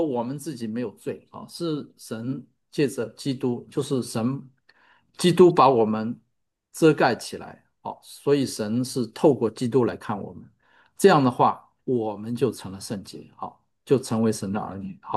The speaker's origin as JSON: {"language": "Chinese", "country": "China", "moved": "yes", "lives_now": "United States", "said": "我们中国人我们中国人大家都知道叫五子登科"}